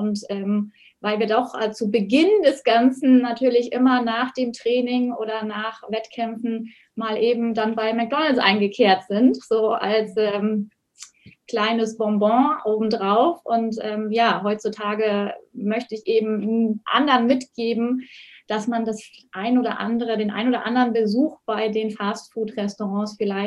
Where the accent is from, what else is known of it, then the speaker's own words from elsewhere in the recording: Oberstdorf, Bavaria, Germany; Ja, also ich komme ja aus den Bergen, aus dem schönen Allgäu, aus Oberstdorf.